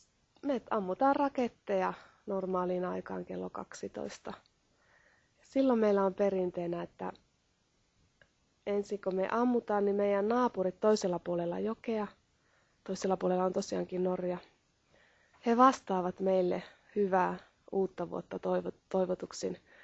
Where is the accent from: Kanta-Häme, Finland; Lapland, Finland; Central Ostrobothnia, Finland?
Lapland, Finland; Poratpoksa; Olen kotoisin Poratpoksasta, joka on lähellä Nuorkamin kylää. Nuorkamin kylä on Suomen pohjoisin kylä ja siellä asuu noin 200 ihmistä.